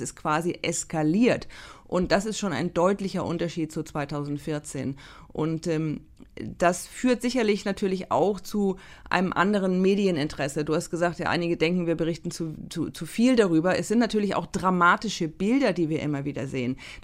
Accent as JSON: {"language": "German", "country": "Germany", "also_born_or_lived": "China", "said": "Also zum einen kommen wir als Deutsche, als Europäer aus liberalen Demokratien."}